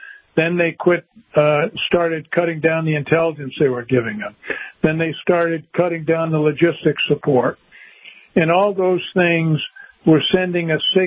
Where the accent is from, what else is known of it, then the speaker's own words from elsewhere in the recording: Germany; I grew up in Germany during the occupation from 49 to 52, so I'm intimately familiar with it